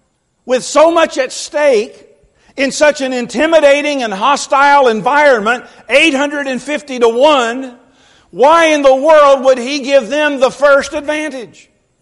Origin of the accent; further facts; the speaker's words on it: Louisville, Kentucky, United States; You know, growing up in Louisville, Kentucky, people assume you know all about horse racing.